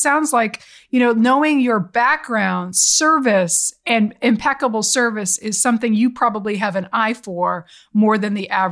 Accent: Boston, Massachusetts, United States; I'm from Boston.

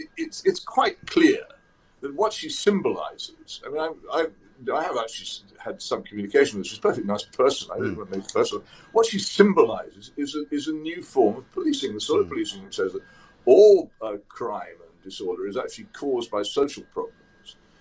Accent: Oxford, South East England, United Kingdom; I mean, in my hometown of Oxford, there is a stream

